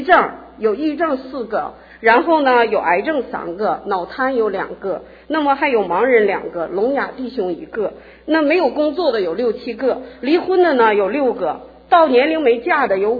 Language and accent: Chinese; Changchun, Jilin, China; 我来自吉林省长春市，那里冬天的气候是-20几度